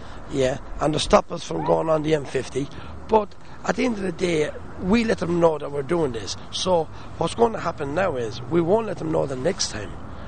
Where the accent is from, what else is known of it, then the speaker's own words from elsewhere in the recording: Ireland; And at the end of the day, we are human beings. We are Irish people. We're not just travellers. We are Irish people.